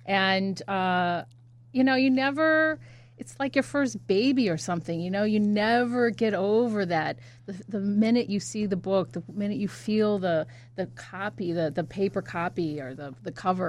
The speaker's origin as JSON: {"language": "English", "town": "Chicago", "region": "Illinois", "country": "United States", "said": "I come from Chicago where there are murders all the time."}